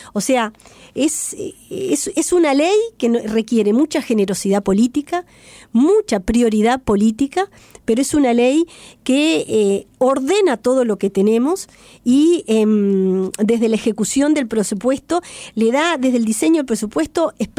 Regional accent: Uruguay

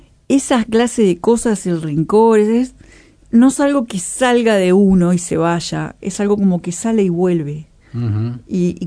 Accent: San Gregorio de Polanco, Tacuarembó, Uruguay; Volvería siempre al San Gregorio de mi infancia, en Tacuarembó.

